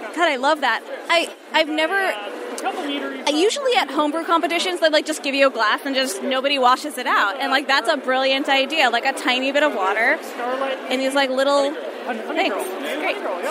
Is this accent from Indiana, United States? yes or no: no; Woodmere, New York, United States; Oh, I'm also from Nassau County.